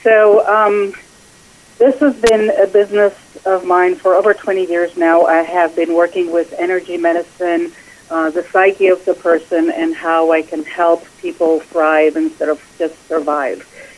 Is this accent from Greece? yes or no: yes; Greece; Well, I was born and raised in Greece, and everything we pretty much ever ate was from scratch, and everything that was available with the season.